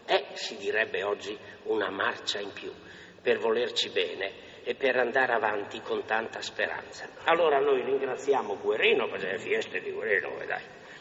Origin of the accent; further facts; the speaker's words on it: San Daniele del Friuli, Friuli-Venezia Giulia, Italy; Ma siccome che io sono di San Daniel